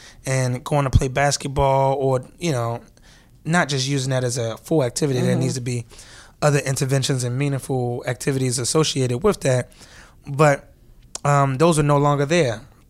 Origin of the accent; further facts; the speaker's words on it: Baltimore, Maryland, United States; Or I'm from East Baltimore. So, you know, from people from East Baltimore never even go to West Baltimore.